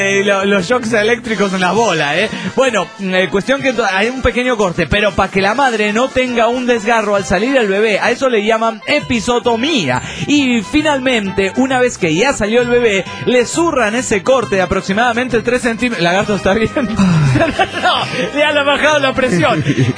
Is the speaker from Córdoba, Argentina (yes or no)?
no; Bahía Blanca, Buenos Aires Province, Argentina; de Bahía Blanca, Argentina.